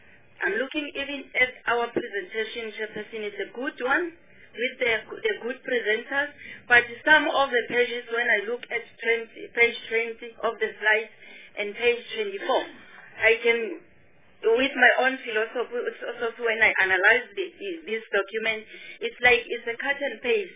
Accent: Mpumalanga, South Africa; I cannot say I'm from Mpumalanga.

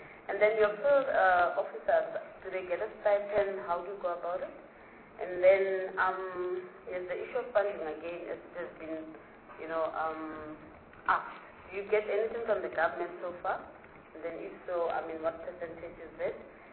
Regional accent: Gauteng, South Africa; I'm from Gauteng. I've never heard of you people.

